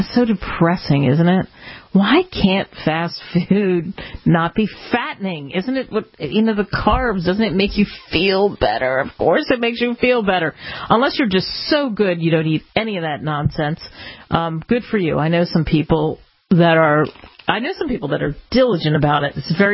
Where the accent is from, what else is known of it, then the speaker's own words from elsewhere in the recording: Philadelphia, Pennsylvania, United States; And I grew up in Philly, and this, of course, the land of crummy food.